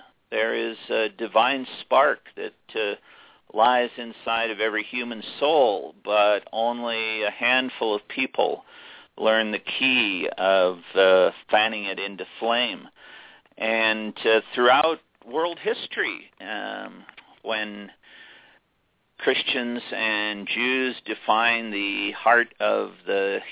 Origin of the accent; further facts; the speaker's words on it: Illinois, United States; even though I'm from Northern Illinois and I fantasize about seeing them in a World Series in my lifetime.